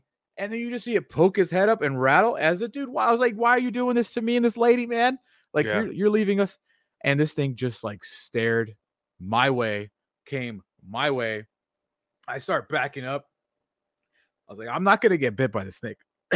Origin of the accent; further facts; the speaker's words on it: California, United States; I grew up in Ventura County. There's some trails out there up in Ojai that I would go climb.